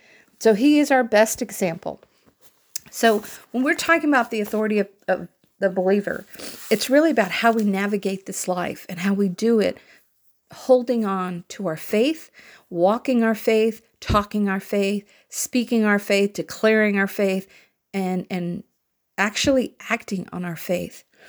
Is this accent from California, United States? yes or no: yes; Santa Ana, California, United States; It was in Costa Mesa, California, which was only 9 miles away from where I grew up in Santa Ana.